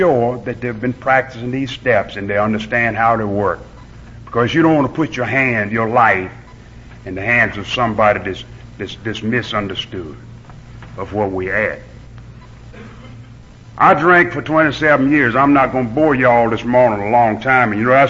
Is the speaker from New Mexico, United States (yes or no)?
no; Carthage, North Carolina, United States; I was born and raised up here in North Carolina. That's my home, Carthage, North Carolina, just a few miles up from Pinehurst and Southern Pines.